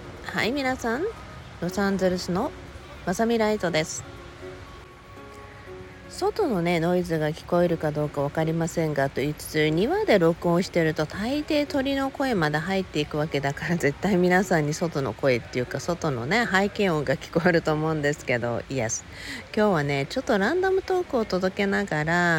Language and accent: Japanese; Okinawa, Japan; now in United States; まあ、その沖縄生まれ沖縄育ちで、時々お話にも出てきたように、うちの父と母って戦争体験者なので学歴っていうのはもうほとんどないんですよね